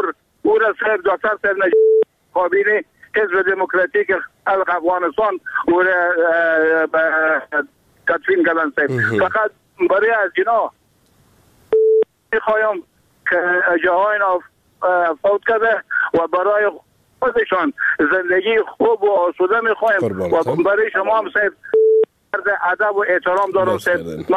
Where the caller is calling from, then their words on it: Iran; از ایران صحبت میکنم با شما